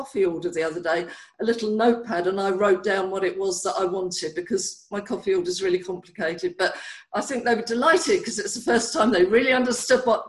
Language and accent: English; London, United Kingdom; accent: South London; People might not tune into my South London accent straight away.